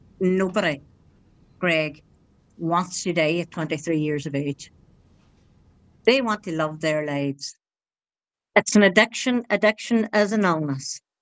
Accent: Ulster, Ireland; now in Strabane, United Kingdom; I'm from Donegal originally, but living in Strabane.

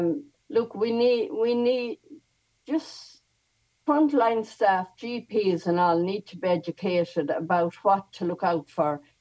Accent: Kilkenny, County Kilkenny, Ireland; My own, I'm from Kilkenny, and our Lord Mayor David Fitzgerald passed a motion last year and the signs have been erected.

